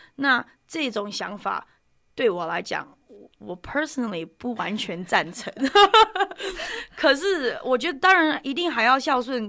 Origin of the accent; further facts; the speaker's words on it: United States; 因为我们是在美国长大的，我们在美国生活，可是我们家里呢又是中国的想法啊